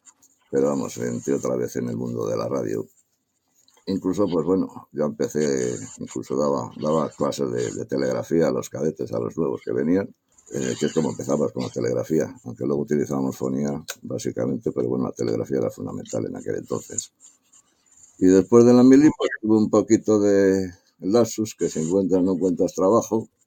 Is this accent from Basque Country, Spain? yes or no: no; Valladolid, Castile and León, Spain; born there; yo nací en Valladolid hace 73 años. Ahí en la calle Las Angustias, al lado de la Diputación.